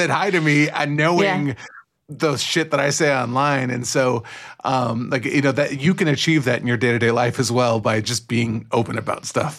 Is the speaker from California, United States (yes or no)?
yes; California, United States; I, as a Californian, right, who has a good job and makes good money